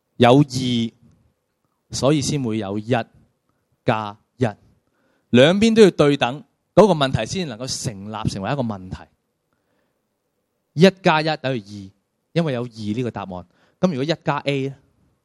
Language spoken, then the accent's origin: Cantonese; Hong Kong; 我哋香港人最叻系咩啊？